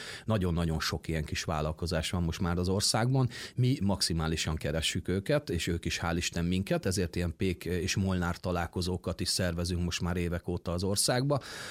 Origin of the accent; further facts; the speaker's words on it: Kőszeg, Vas, Hungary; born there; én Szombathelyen végeztem, és kőszegi születésű vagyok